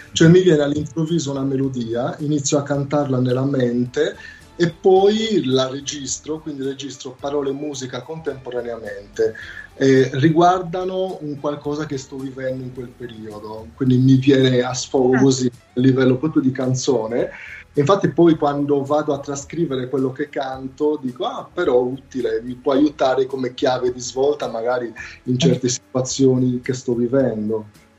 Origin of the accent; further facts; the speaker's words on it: Sardinia, Italy; also born or lived in London; now in Rome, Italy; Sono sardo di origini, poi mi sono trasferito a Londra, sono stato più di 10 anni, ho studiato canto, ho iniziato le mie produzioni. Da tanti anni sto a Roma